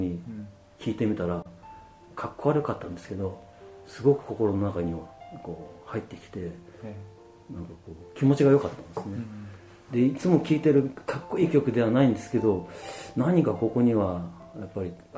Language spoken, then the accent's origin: Japanese; Yokohama, Kanagawa, Japan; also born or lived in Sapporo; 出身はですね、一応2つありまして、横浜と札幌になります。